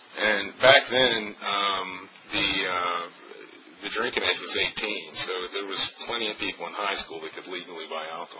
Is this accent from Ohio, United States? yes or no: no; Richmond, Virginia, United States; I grew up mostly in Richmond. That was in 73.